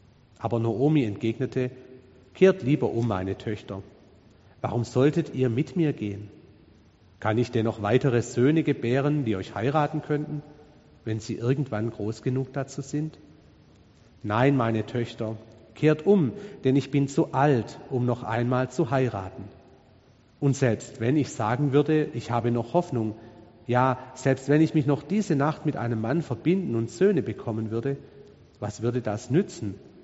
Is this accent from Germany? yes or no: yes; Baden-Württemberg, Germany; als Schwabe sagt man immer Ruth